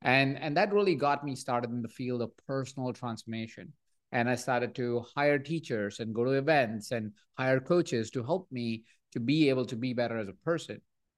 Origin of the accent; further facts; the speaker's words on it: Jaipur, Rajasthan, India; So I was born in India. I was born in Jaipur, a small town, 23 people sharing the same space.